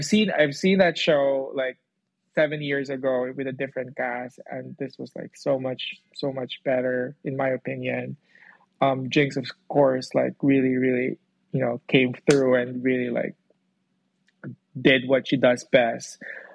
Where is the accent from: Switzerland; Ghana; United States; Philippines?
Philippines; it's my way of like honoring my food as a Filipino.